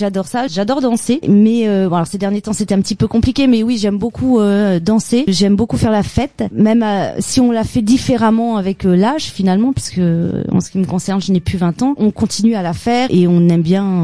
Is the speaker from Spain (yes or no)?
no; Strasbourg, Grand Est, France; comme je suis originaire de Strasbourg, ça a sûrement facilité quelques connexions